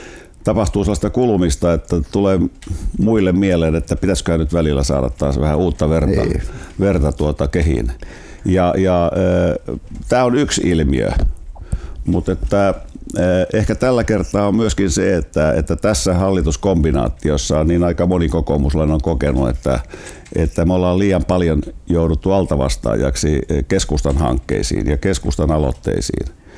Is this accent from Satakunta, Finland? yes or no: no; Helsinki, Uusimaa, Finland; born or raised there